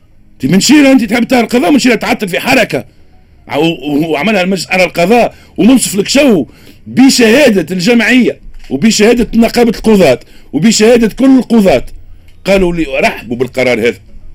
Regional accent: Tunisia; انا كتونسي قبل ما نكون نائب

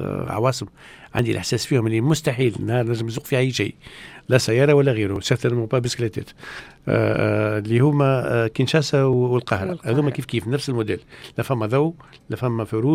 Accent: Tunisia; معناها فما بلايس ما انت كتونسي ماكش قادر باش تسوق في المكان هذاك

